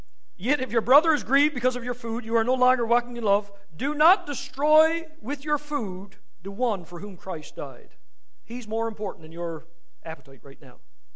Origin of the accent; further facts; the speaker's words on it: Newfoundland and Labrador, Canada; now in Ontario, Canada; Years ago, we came up to Ontario from Newfoundland, and I had to speak at a church.